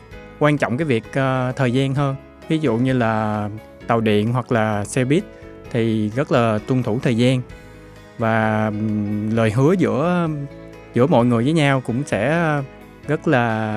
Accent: Cần Thơ, Can Tho, Vietnam; now in Fukuoka, Japan; Mình đến từ thành phố Cần Thơ của Việt Nam và hiện tại đang sinh sống tại thành phố Fukuoka.

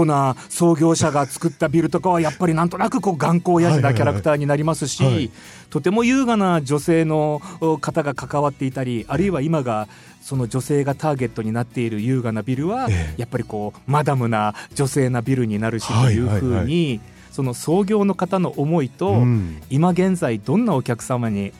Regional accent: Fukuoka, Japan; もともとはこの地元福岡でしか成立がしないエンターテインメントってなんだろうっていうのをこうもがいて探してるところから始まったんですね。

